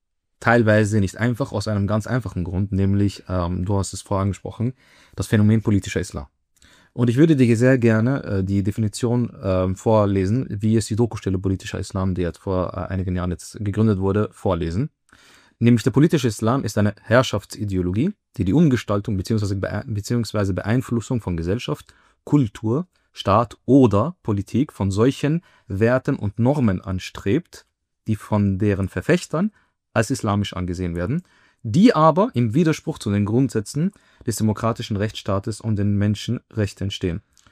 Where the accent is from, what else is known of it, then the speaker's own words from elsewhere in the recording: Austria; ich möchte als Muslim öffentlich auftreten, aber auch gleichzeitig als Österreicher